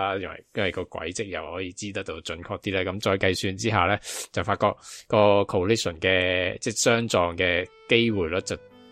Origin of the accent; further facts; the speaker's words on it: Hong Kong; 作为一个香港人。